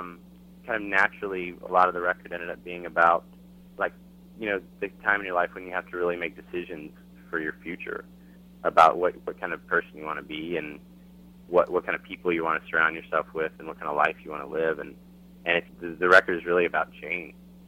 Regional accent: Nashville, Tennessee, United States; now in Los Angeles, United States; you know, I grew up in Nashville, Tennessee, so I grew up in a smaller town

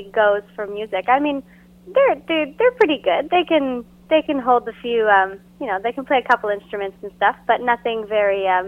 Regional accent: Dieppe, New Brunswick, Canada; also born or lived in Toronto; Yes, I am from Dieppe, New Brunswick. Okay. I did live in Toronto for 3 years.

